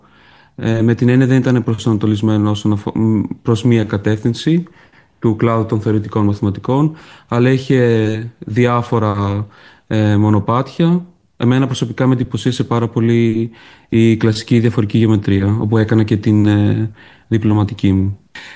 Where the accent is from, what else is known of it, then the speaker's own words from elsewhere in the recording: Volos, Thessaly, Greece; Μεγάλωσα στο Βόλο. Εκεί τελείωσα και το Λύκειο.